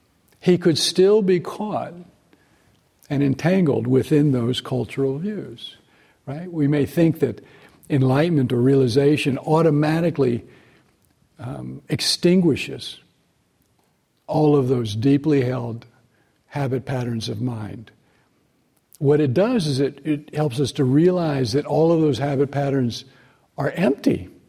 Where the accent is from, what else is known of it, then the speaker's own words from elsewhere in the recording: the South, United States; in my own growing up in the South and growing up during, you know, being born in the 50s, growing up in the 60s, civil rights